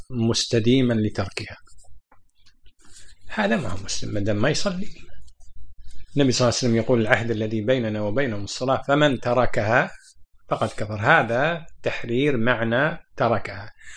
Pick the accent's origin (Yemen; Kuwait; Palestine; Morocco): Kuwait; ترى من أول حتى عندنا في الكويت القسائم الصناعية اللي في الشويخ ممنوع الكويت يأجرها